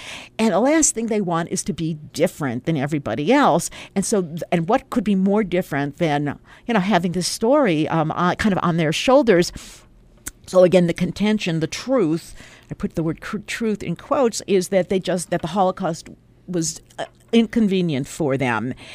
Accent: Milwaukee, Wisconsin, United States; when I grew up in Milwaukee, every year there was a communal event called, it was the Warsaw Ghetto Memorial Program

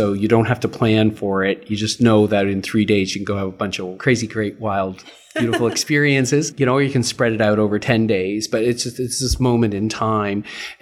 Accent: Toronto, Ontario, Canada; And that's where I sort of got my training, thanks to Brian, in my hometown, Toronto.

